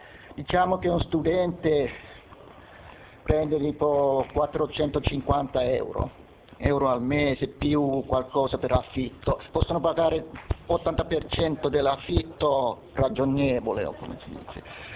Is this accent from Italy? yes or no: no; Finland; Italian is a second language; Io vengo dalla Finlandia